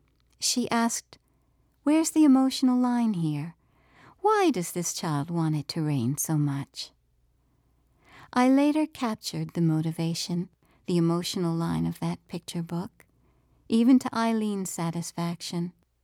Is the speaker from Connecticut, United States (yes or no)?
no; Baltimore, Maryland, United States; born there; I was born in 1952 in Baltimore, Maryland. What did I know from dust? I knew alley dust. I knew gutter dust.